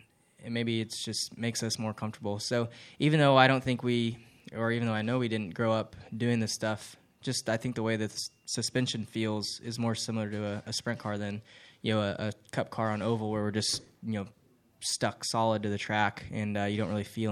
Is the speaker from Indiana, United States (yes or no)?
no; California, United States; also born or lived in Southern US; I'm from California, but I've spent enough time in the South that 100 degrees here is not a big deal.